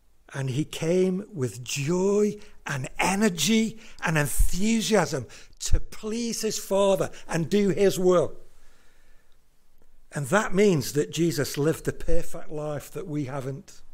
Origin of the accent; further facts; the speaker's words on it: Wigan, North West England, United Kingdom; I'm an adopted Yorkshireman now, but I grew up in Wigan. And when we were kids, we used to go to Lake District a lot.